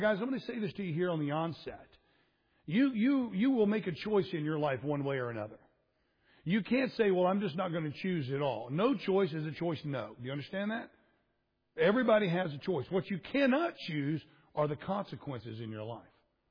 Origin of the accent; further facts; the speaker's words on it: Florida, United States; and I grew up in Florida, the alligators